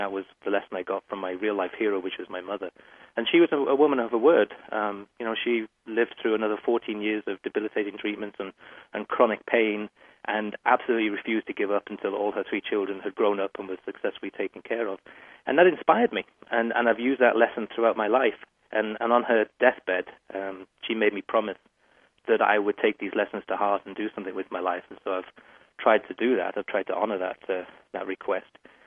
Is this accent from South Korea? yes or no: no; Liverpool, North West England, United Kingdom; now in United States; I actually started out in Liverpool, and before I came to America, I used to sound more like a Beatle than I do today